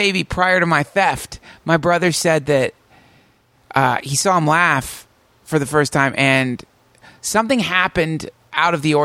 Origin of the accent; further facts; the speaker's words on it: North Carolina, United States; also born or lived in Maryland; But I spent a lot of time in North Carolina. High school, most of junior high school, most of elementary school. Ended up in Maryland somewhere over the course of that tim